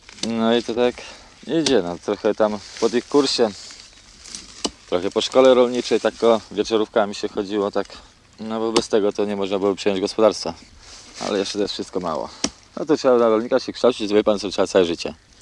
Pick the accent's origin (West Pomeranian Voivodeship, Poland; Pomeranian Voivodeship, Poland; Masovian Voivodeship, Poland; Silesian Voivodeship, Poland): Masovian Voivodeship, Poland; Warsaw; Z żoną się sprowadziłem tutaj już. Jestem z Warszawy, bo jestem zawód tokarzem. W Warszawie to mieszkałem na Pradze, a pracowałem cały czas w Warszawie.